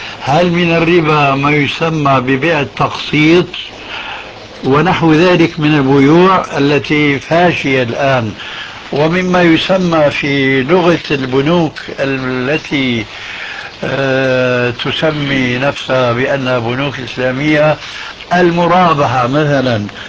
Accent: Syria; نحن نعرف عندنا في الشام

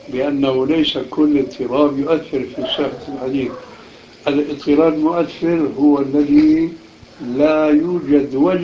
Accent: Aleppo, Aleppo Governorate, Syria; وأنا من حلب

